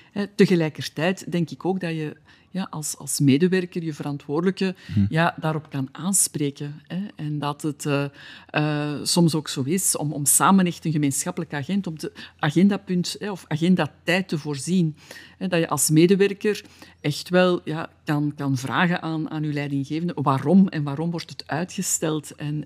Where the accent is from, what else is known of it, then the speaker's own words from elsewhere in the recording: Flanders, Belgium; Wij als Vlamingen / Belgen zijn geen kampioenen in het geven van feedback.